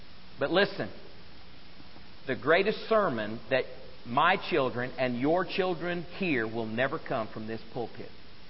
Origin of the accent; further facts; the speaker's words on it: Oklahoma, United States; Now, you know that I grew up in Oklahoma, and so for many years I rooted for the Oklahoma Sooners